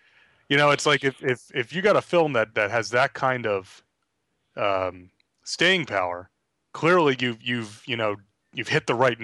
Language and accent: English; New York, United States; Because growing up in New York, WPIX used to show Halloween all the time in October